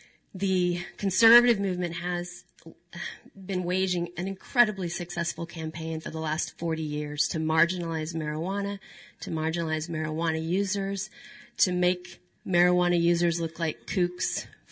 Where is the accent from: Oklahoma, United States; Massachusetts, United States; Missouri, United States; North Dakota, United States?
Oklahoma, United States; Tulsa; also born or lived in Fort Smith, Arkansas; I was born in Fort Smith, Arkansas. I was raised in Tulsa, Oklahoma. I went to a public high school.